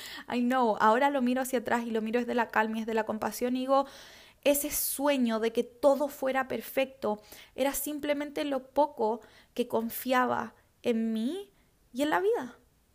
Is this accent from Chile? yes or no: yes; Chile; Yo soy de Chile, ustedes saben